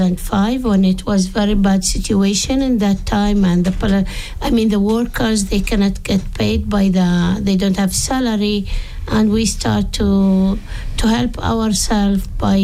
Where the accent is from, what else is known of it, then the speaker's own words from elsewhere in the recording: Hebron, West Bank, Palestine; English is a second language; I am from Hebron. Hebron is the biggest city in the West Bank.